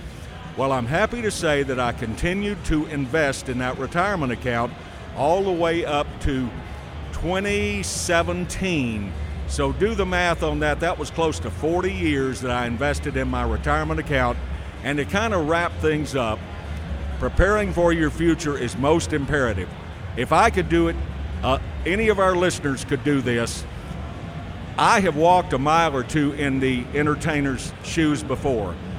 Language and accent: English; Texas, United States; you know I'm a guy from Texas, and they say Texans talk so slow.